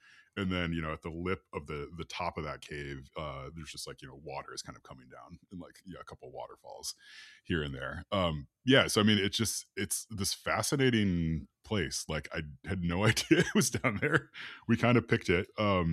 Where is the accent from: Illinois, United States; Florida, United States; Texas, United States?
Illinois, United States; now in Michigan, United States; as someone who is from the Midwest, so I grew up in Illinois and now I live in Michigan